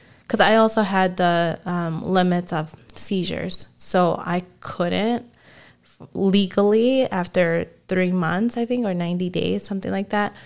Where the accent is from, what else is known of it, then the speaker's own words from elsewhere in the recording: Chicago, Illinois, United States; moved away as an adult; Like, I'm from Chicago. So, right. Like, my transportation in Chicago was, like, everywhere.